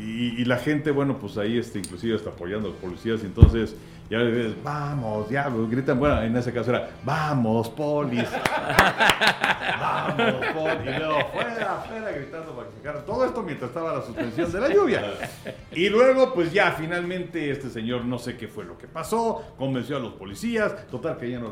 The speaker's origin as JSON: {"language": "Spanish", "country": "Mexico", "said": "así como somos los mexicanos"}